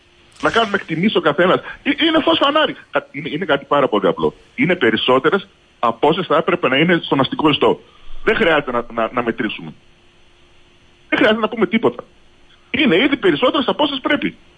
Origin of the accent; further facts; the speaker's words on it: Pefko, Greece; Εγώ πηγαίνω στο χωριό, στο χωριό μου, στο Πέφκο, γιατί είναι καταγωγή μου από εκεί πέρα, σχεδόν 50 χρόνια.